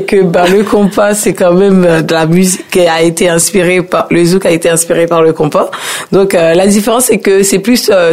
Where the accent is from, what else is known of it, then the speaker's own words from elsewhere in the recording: Haiti; now in France; Faut dire, je suis d'origine caribéenne, plus exactement, je suis haïtienne.